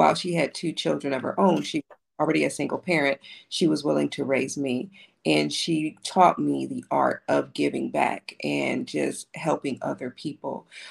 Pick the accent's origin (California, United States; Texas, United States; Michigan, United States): California, United States; Compton; As a child growing up in Compton, I did not grow up with my parents because they had issues with drug abuse.